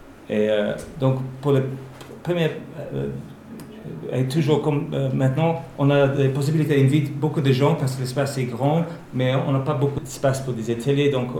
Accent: Wales, United Kingdom; French is a second language; Mais là, ici on a le barrage, mais chez nous à Trenec, il y a aussi un barrage.

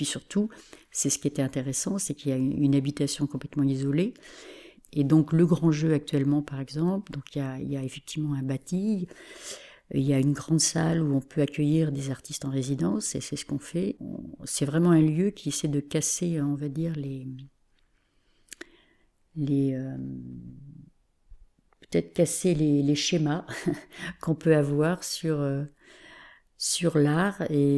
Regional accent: La Rochefoucauld, Nouvelle-Aquitaine, France; born there; Je suis rupificadienne, c'est-à-dire que je suis née à La Rochefoucauld. Donc je suis évidemment sortie souvent de ce territoire, et puis en fait j'y suis revenue.

